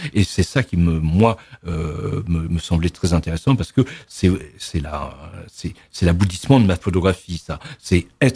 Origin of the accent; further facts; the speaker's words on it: Évreux, Normandy, France; j'ai grandi à Évreux, j'ai fait mes études ici. Je suis parti juste quelques années à Perpignan dans les années 74-75 et je suis revenu à Évreux en 75.